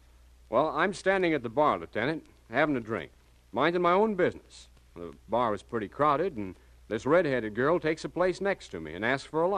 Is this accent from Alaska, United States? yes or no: no; Arkansas, United States; No, Arkansas.